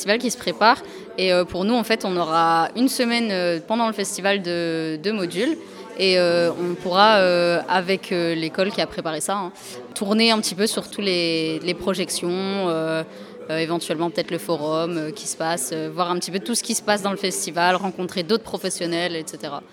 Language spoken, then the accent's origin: French; Roubaix, Hauts-de-France, France; j'ai 23 ans et je viens de Roubaix.